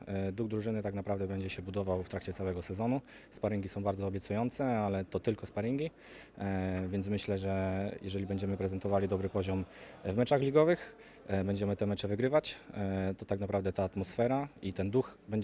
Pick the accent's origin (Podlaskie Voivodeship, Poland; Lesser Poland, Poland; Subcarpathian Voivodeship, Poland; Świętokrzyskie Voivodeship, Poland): Lesser Poland, Poland; Tarnów; Jako tarnowianin czuję się podwójnie zobowiązany